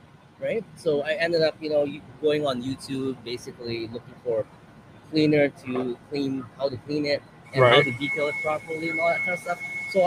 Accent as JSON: {"language": "English", "country": "Canada", "said": "And as a Canadian, too, it's like, ooh, you know, you're a Canadian, but you're working on Air Force"}